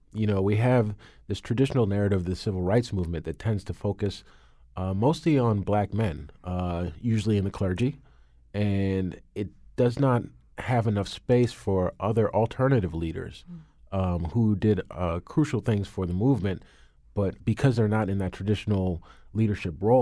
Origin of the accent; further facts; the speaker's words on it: New Canaan, Connecticut, United States; I grew up in a family of lawyers, and growing up in New Canaan in the early 80s, there actually weren't that many Black attorneys, actually in all of Connecticut.